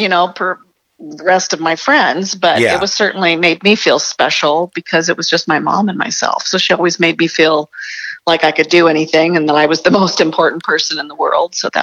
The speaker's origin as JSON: {"language": "English", "town": "Phoenix", "region": "Arizona", "country": "United States", "tie": "born or raised there", "said": "Phoenix, Arizona. Still living there."}